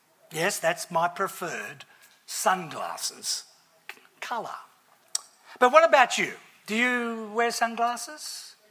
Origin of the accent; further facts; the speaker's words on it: New South Wales, Australia; born there; I was born in New South Wales and had travelled around Australia in all sorts of places.